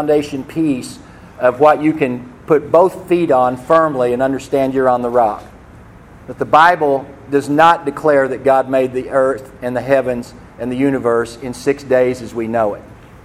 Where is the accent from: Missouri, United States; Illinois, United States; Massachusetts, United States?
Missouri, United States; Because I'm from Missouri, and I've seen skeletons